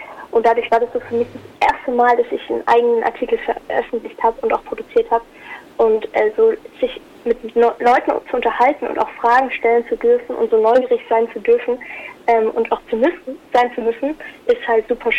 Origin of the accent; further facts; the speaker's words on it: Würzburg, Bavaria, Germany; ich bleibe hier, wo ich aufgewachsen bin. Also ich komme aus Würzburg und hatte auch vor, hier zu studieren und so.